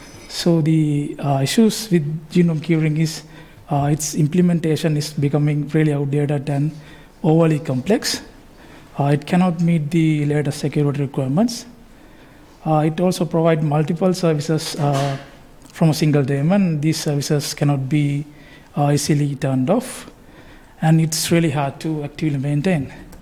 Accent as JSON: {"language": "English", "country": "Sri Lanka", "said": "I came all the way from Sri Lanka."}